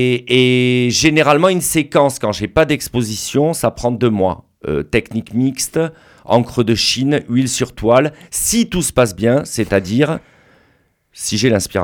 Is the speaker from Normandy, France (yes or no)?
no; Bordeaux, Nouvelle-Aquitaine, France; je me rapproche un peu de ma région d'origine. Hein. Moi, je suis de la Gironde, hein, je suis né à Bordeaux.